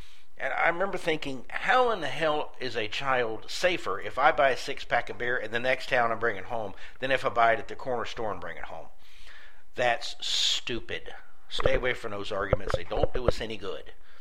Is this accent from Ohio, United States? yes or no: no; Tampa, Florida, United States; I grew up in Tampa, Florida.